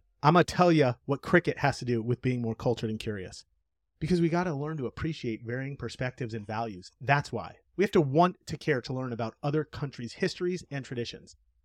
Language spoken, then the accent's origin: English; United States; I've never played cricket, because after all, I'm American.